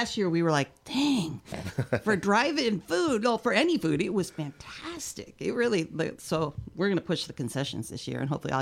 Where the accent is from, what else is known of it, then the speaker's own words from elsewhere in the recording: Northwest, United States; because I'm from the Northwest.